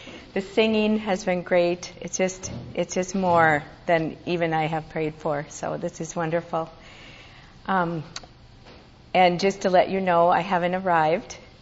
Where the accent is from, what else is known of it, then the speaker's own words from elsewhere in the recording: Duluth, Minnesota, United States; I grew up in Duluth, Minnesota, and I'm still there now, frozen.